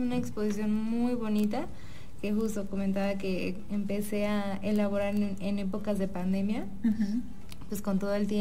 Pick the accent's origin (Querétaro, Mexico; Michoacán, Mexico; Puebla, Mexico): Michoacán, Mexico; Obviamente soy artista michoacana, me encanta la cultura